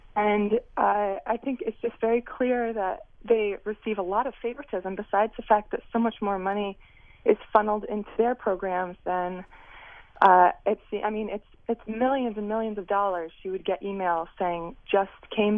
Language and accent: English; Connecticut, United States; Hi. I'm from Connecticut. I was just calling in.